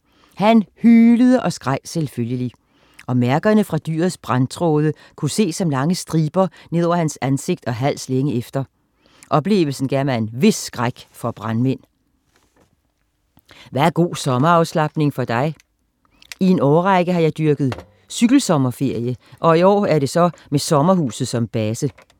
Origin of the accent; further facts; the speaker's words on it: Valby, Capital Region of Denmark, Denmark; det noget med tæpper på altanen og asfalten i gården hjemme i Valby, hvor jeg drak saftevand